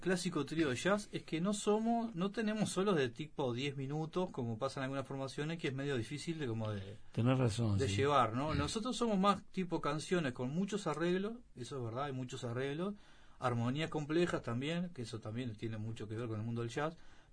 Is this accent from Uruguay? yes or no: yes; San José de Mayo, San José, Uruguay; Yo soy de San José, me crié en San José de Mayo.